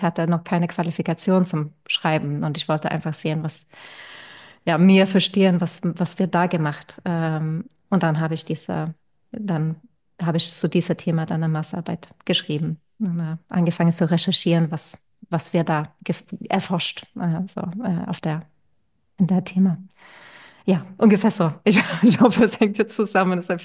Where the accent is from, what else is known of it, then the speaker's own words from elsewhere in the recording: Sweden; German is a second language; also born or lived in Russia / Edinburgh, United Kingdom; Ich komme ursprünglich aus Schweden, aber ich bin teilweise in Russland aufgewachsen. Also, oder ich hatte 5 Jahre in Schule in Russland, in eine internationale Schule.